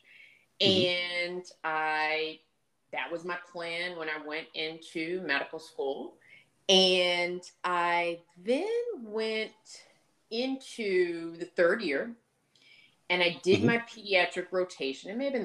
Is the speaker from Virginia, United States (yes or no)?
yes; Portsmouth, Virginia, United States; I'm from Hampton Roads. So I went to high school in Portsmouth, Virginia.